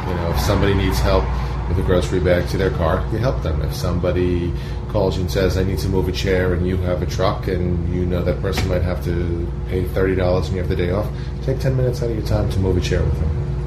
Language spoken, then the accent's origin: English; New York City, New York, United States; I grew up that way on the Lower East Side in New York City.